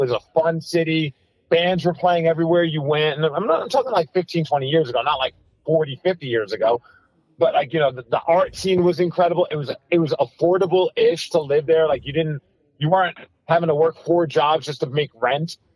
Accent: Brooklyn, New York, United States; now in Seattle, United States; And I grew up in Brooklyn, New York, and some not great areas.

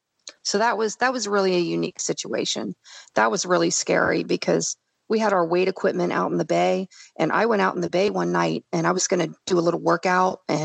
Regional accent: Daytona Beach, Florida, United States; Because, you know, I was originally from Daytona Beach, and I used to work all the big bike weeks every year

